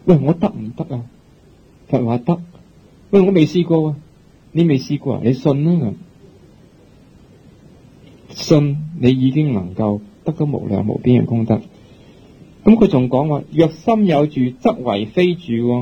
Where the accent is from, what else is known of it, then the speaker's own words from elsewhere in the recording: Guangdong, China; 我哋广东人就用广东话諗嘢